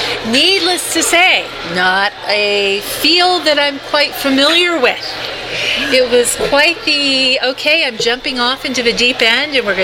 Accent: Japan; growing up in Japan as a woman

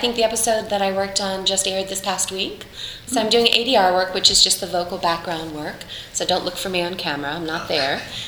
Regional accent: Florida, United States; now in Los Angeles, United States; I grew up in Florida. I'd only seen snow once in my life, so it was a no-brainer. So I moved to Los Angeles.

